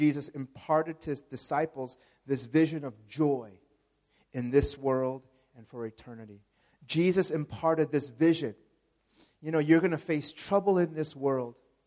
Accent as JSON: {"language": "English", "country": "United States", "said": "There's one thing I miss about I'm from the United States. There's one thing I miss about the United States, especially eating out."}